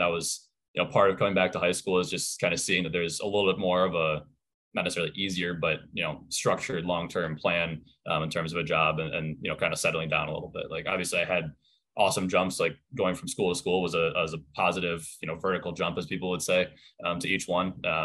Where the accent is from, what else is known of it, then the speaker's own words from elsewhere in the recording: Ann Arbor, Michigan, United States; growing up in Ann Arbor, being a Wolverine